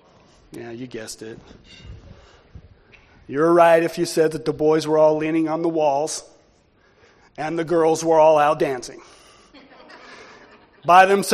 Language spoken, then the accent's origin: English; United States; I'm an American, so I fall right in there.